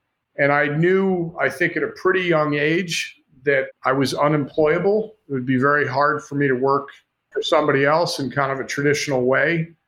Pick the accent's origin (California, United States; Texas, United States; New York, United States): New York, United States; Well, I grew up in upstate New York with a single mom.